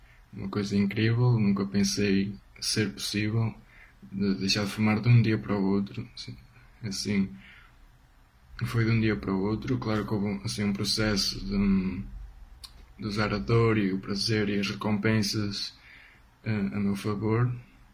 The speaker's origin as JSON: {"language": "Portuguese", "country": "Portugal", "said": "sou de Portugal"}